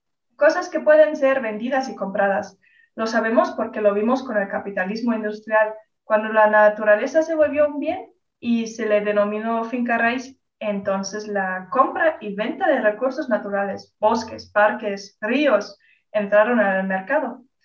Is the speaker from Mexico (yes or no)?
no; United States; born there; Yo nací en Estados Unidos, el año lo dejamos a un lado